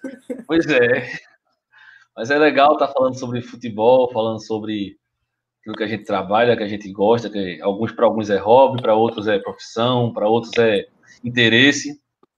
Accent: Alagoas, Brazil; eu sou do Nordeste, aqui de Alagoas

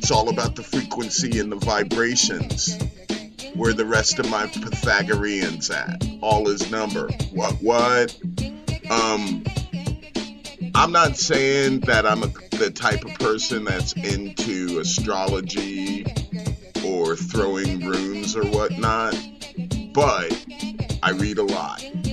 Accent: United States; accent: American; I think I pronounced that right. Sorry for my American accent, player.

